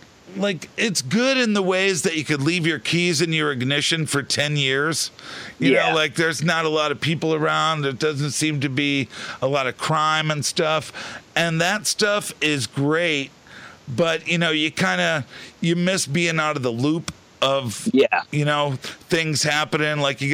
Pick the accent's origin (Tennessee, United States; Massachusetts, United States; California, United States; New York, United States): Massachusetts, United States; Boston; now in Northern Michigan, United States; And then all the way from growing up in Boston and all that scene, and now in Northern Michigan, where there's absolutely no culture.